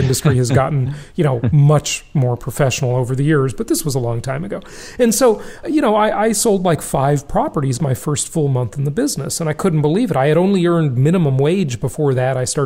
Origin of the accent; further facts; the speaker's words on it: Los Angeles, California, United States; I grew up fairly poor in Los Angeles, California.